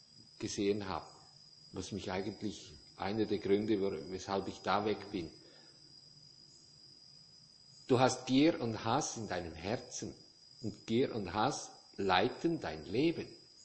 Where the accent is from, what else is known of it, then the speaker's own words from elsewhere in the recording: St. Moritz, Graubünden, Switzerland; ich bin Schweizer, ich komme, deshalb bin ich ja aus St. Moritz weg.